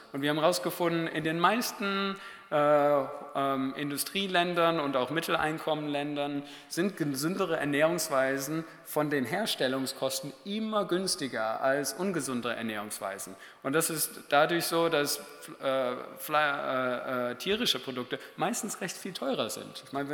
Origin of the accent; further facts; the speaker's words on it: North Rhine-Westphalia, Germany; Ich komme eigentlich aus dem Pott